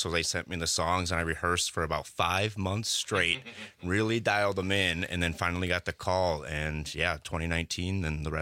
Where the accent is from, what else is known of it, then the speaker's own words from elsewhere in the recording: Sauk Prairie, Wisconsin, United States; from Sauk Prairie, Wisconsin, over there.